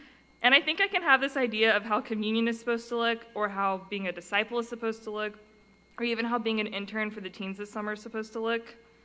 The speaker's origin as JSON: {"language": "English", "town": "Nashville", "region": "Tennessee", "country": "United States", "tie": "born or raised there", "also_born_or_lived": "Jacksonville, Florida", "said": "I grew up in Nashville, Tennessee, and then Jacksonville, Florida."}